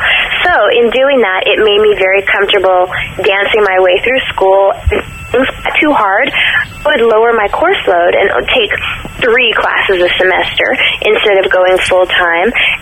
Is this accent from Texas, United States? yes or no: yes; Texas, United States; I'm from Texas. I was going to college, and I was basically stripping my way through college